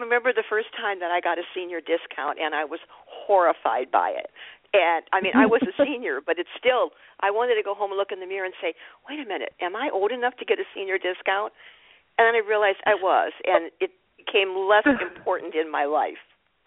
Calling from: Naperville, Illinois, United States; I'm calling from Naperville.

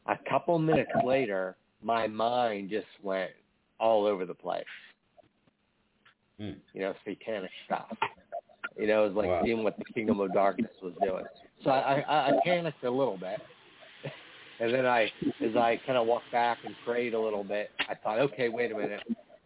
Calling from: Pennsylvania, United States; from Pennsylvania.

